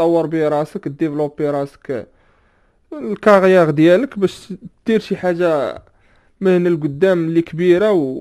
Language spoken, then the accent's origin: Arabic; Morocco; وشنو اللي كيتحتاج للشركات بزاف عندنا في المغرب